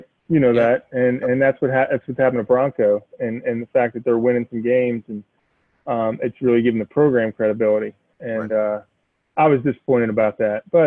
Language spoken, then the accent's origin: English; Pennsylvania, United States; But as a guy growing up in Pennsylvania, it took me a few years to appreciate the Virginia Tech rivalry.